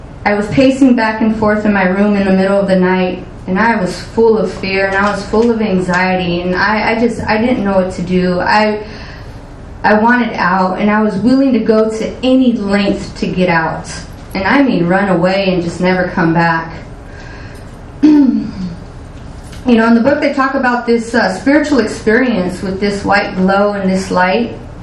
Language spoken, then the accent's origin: English; La Quinta, California, United States; I come from Southern California. If anybody knows the Coachella Valley, I was born in Indio, and it's a very small desert in Southern California, south of Palm Springs. I grew up in La Quinta